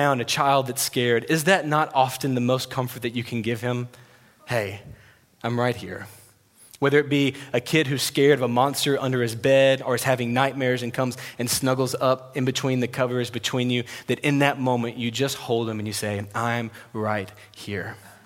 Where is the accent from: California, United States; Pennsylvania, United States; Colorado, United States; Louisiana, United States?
Louisiana, United States; I'm not a farmer, but I am from Louisiana, so I grew up around farmers.